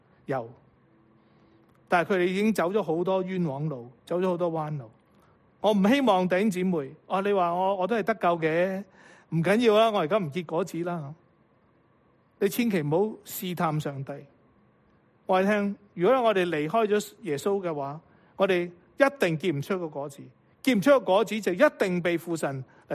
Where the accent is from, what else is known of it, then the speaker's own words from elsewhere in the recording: Guangdong, China; 我哋广东人好中意食烧味饭嘅。